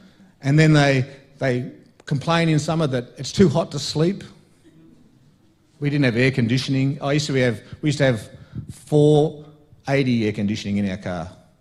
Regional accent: Canberra, Australian Capital Territory, Australia; also born or lived in Brisbane; I was born and bred in Canberra and we lived in Brisbane for a little while. But apart from that, I've lived here my whole life. And it's always been the same. From way back when I was born in the 1950s

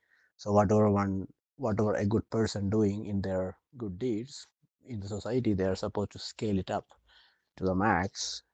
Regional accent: India; moved away as an adult; now in Edmonton, Canada; I am basically from India. Working as a counselor, maybe 15 years in India and almost 5 years in Canada.

